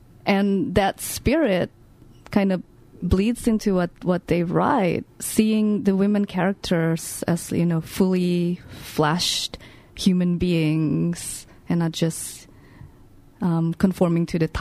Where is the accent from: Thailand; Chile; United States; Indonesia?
Indonesia; I'm a novelist from Indonesia